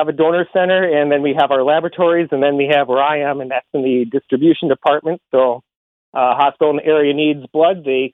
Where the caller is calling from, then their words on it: St. Paul, Minnesota, United States; I'm calling from St. Paul, Minnesota.